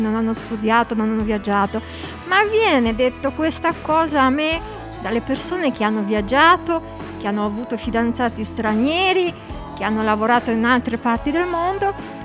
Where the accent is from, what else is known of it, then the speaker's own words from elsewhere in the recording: Poland; Italian is a second language; now in Italy; Purtroppo io sono quasi 23 anni in Italia, più anni in Italia che in Polo